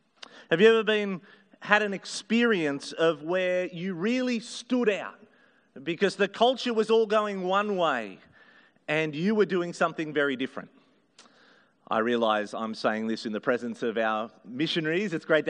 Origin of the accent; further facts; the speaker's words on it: Wilberforce, New South Wales, Australia; I grew up in the Hawkesbury, out in a little town called Wilberforce, about 25 minutes from here, in a very, very white Anglo part of Sydney.